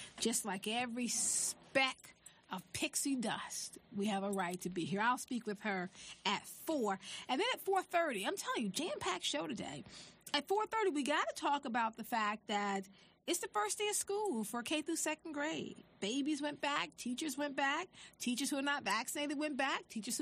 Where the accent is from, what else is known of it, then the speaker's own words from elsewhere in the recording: the South, United States; One of the things that I do believe as a Southerner that my grandmother taught me